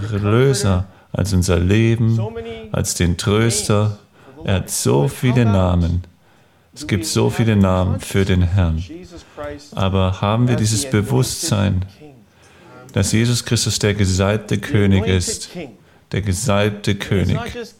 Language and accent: German; United States; also born or lived in Australia; als ich als Kind in den USA aufgewachsen bin